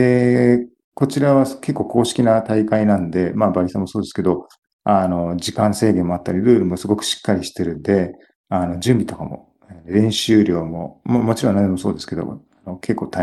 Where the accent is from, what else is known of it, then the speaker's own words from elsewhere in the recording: El Salvador; Japanese is a second language; moved away as an adult; also born or lived in Melbourne, Australia; 以前はですね、故郷のエルサバドルで、現地の先生、英語と科学の先生を、3年やってました。